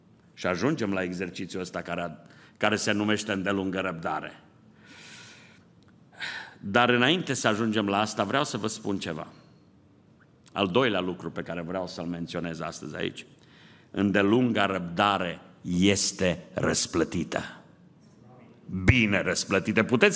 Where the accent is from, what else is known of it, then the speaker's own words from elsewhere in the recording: Transylvania, Romania; eu sunt ardelean.